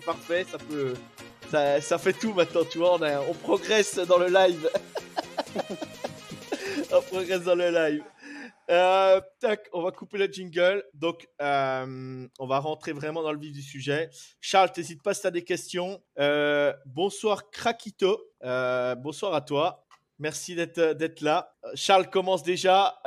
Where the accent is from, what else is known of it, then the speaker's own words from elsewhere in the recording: France; Et moi, je suis français.